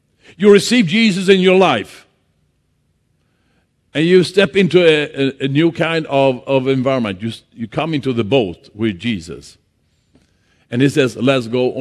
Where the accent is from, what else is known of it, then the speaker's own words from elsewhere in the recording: Sweden; English is a second language; I was in Los Angeles on a full gospel business breakfast, and they heard that we came from Sweden